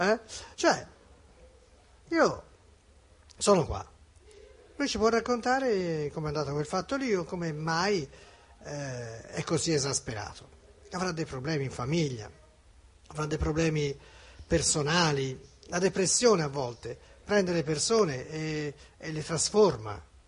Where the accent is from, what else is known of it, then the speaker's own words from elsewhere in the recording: Florence, Tuscany, Italy; siamo un po' bischeroni, un po' a volte noi fiorentini